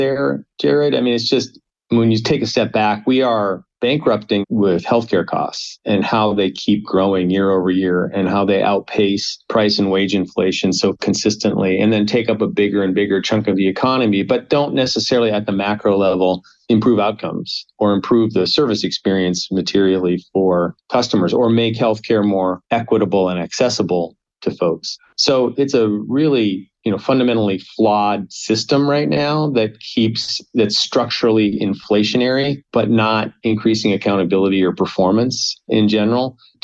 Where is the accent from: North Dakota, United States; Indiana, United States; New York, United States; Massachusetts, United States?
North Dakota, United States; now in Oakland, United States; Well, born and raised in North Dakota, which is probably a unique feature to my life.